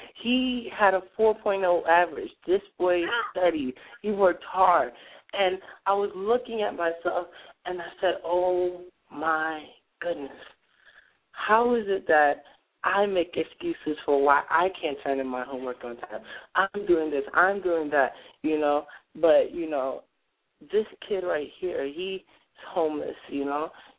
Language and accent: English; New York, United States; Well, my testimony is that, you know, me growing up in Harlem, you know, I did, you know, I was falling into the same trap of, you know, just trying to, you know, fit in.